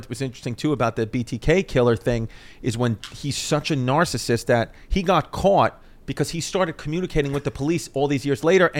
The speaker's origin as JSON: {"language": "English", "town": "Queens", "region": "New York", "country": "United States", "tie": "born or raised there", "said": "But that's why I grew up in Queens. You would go to Long Island and all that."}